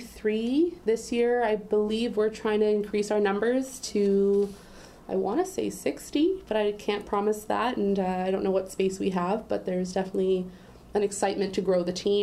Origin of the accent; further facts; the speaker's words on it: Toronto, Ontario, Canada; I am originally from Toronto, or north of Toronto, and I have a cottage close by, which brought me to be closer to the Ottawa Valley, and I've loved it my whole life, so I knew that I would settle down in the Ottawa Valley eventually